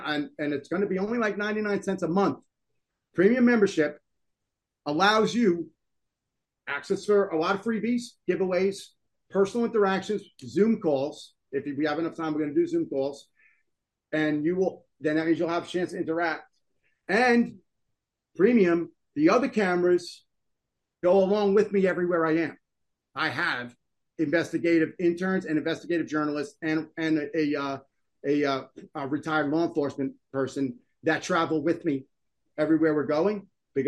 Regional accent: New Jersey, United States; Now, here it is. I'm from Jersey. Everybody knows a guy.

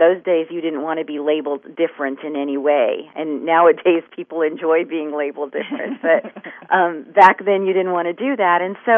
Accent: United States; My parents were born and raised in India, and I was actually born and raised here in the States.

